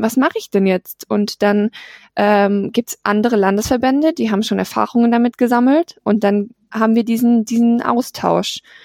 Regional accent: Baden-Württemberg, Germany; Ich bin aus Baden-Württemberg und wir lieben unsere Planspiele.

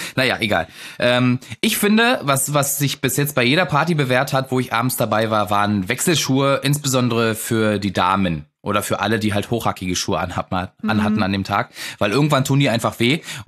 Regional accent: East Germany, Germany; Bin Ossi.

